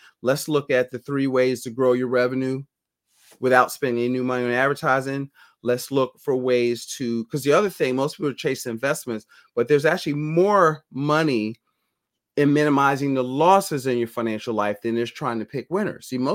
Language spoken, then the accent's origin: English; Philadelphia, Pennsylvania, United States; I'm from Philadelphia, right?